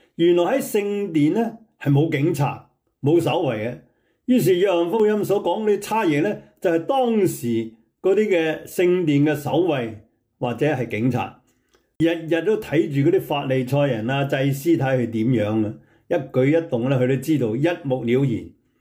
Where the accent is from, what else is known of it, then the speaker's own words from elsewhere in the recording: China; 我们中国人就说八岁。